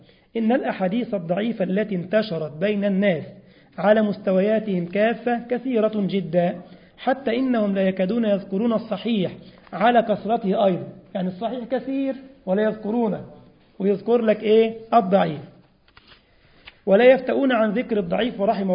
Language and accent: Arabic; Egypt; يعني كما يقال عندنا في مصر، بيجيب لك من كل فيلم أغنية